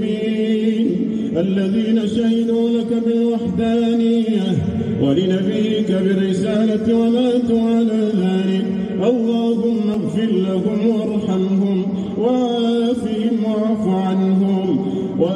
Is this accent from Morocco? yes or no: yes; Morocco; اللهم احفظ بلدنا المغرب الحبيب